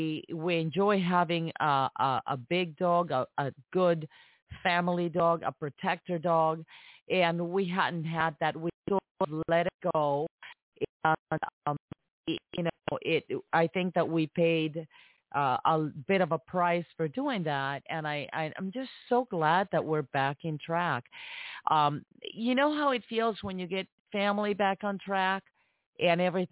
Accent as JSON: {"language": "English", "region": "New Jersey", "country": "United States", "tie": "born or raised there", "also_born_or_lived": "Minnesota", "said": "You know, you guys know that I grew up in Jersey and, you know, went to New York City quite a few times."}